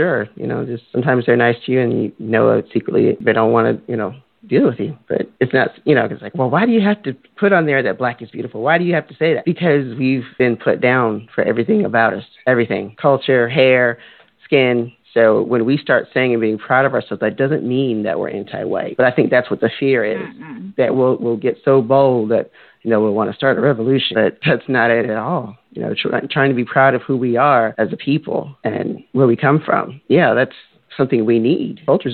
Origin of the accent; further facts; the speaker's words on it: Texas, United States; also born or lived in New Orleans; because I grew up in Texas, but I'm from New Orleans.